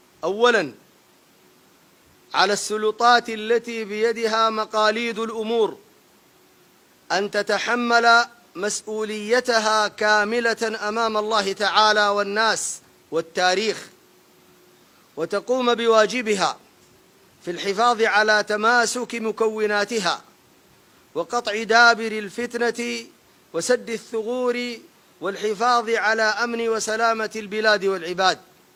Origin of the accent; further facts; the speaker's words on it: Sudan; فإن بلادنا السودان